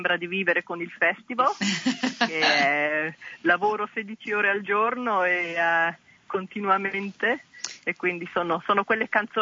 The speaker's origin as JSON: {"language": "Italian", "region": "Emilia-Romagna", "country": "Italy", "tie": "born or raised there", "said": "Allora, io sono originaria della provincia di Modena, quindi sono cresciuta nella zona"}